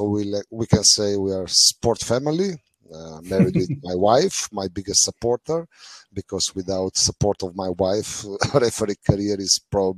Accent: Kranj, Upper Carniola, Slovenia; English is a second language; Like you mentioned, I come from Kranj. Kranj is, let's say, capital of the north part of Slovenia.

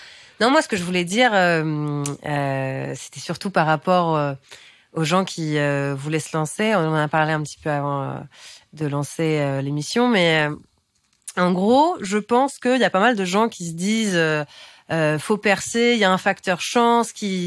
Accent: Paris, Île-de-France, France; born there; Et alors oui, évidemment, je suis née à Paris.

